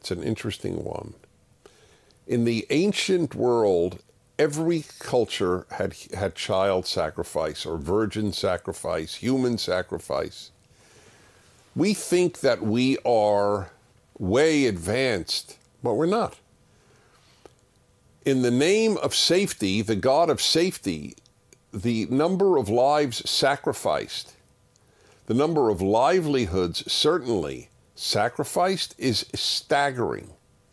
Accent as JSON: {"language": "English", "country": "United States", "said": "Yes, my friend, this is one of the most depressing things in my life as an American."}